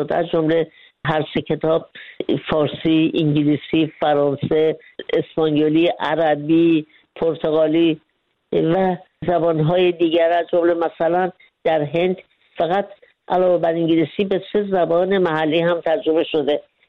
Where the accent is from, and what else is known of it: Iran